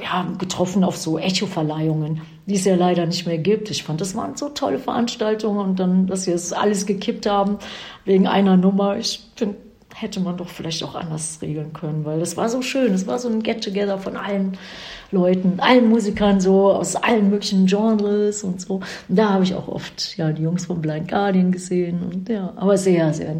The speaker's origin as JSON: {"language": "German", "town": "Krefeld", "region": "North Rhine-Westphalia", "country": "Germany", "said": "und dann kommen wir aus Krefeld"}